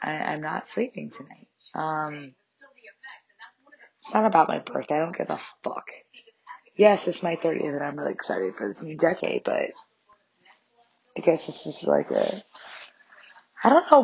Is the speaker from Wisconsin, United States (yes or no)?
no; Boston, Massachusetts, United States; now in New York City, United States; I'm from Boston, but I love New York City.